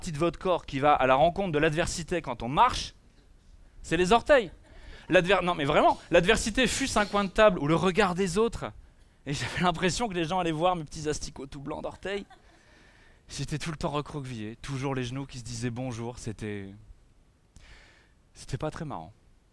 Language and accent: French; Normandy, France; Moi j'ai grandi en Normandie.